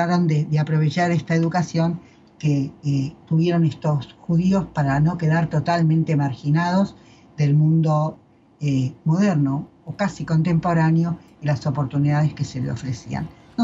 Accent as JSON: {"language": "Spanish", "region": "Buenos Aires Province", "country": "Argentina", "tie": "born or raised there", "said": "hasta que mi marido no llegó a mi pueblo, yo no había conocido ningún sefaradí. Estoy hablando de una colonia judía de las del Barón Hirsch en la provincia de Buenos Aires."}